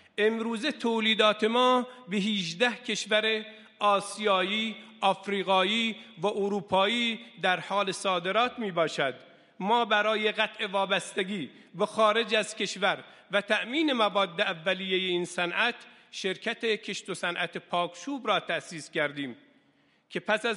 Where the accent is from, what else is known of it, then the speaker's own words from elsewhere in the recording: Shush, Khuzestan, Iran; من از خوزستان شهر شوش آمدم، شهر پیغمبر باران